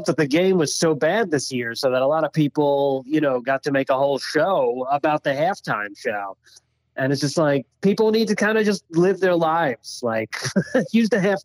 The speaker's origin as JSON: {"language": "English", "region": "New York", "country": "United States", "said": "So I'm originally from Long Island."}